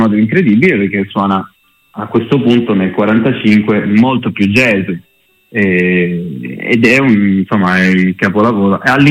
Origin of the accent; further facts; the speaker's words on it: Lombardy, Italy; in patria, tra virgolette, che è dove sono cresciuto, nel Varesotto